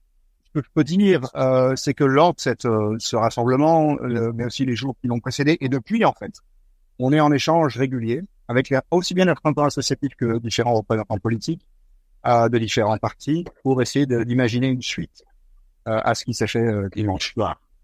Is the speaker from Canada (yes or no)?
no; Lyon, Auvergne-Rhône-Alpes, France; Je suis originaire de Lyon et en particulier d'un petit village à côté de Lyon qui s'appelle le village d'Izieux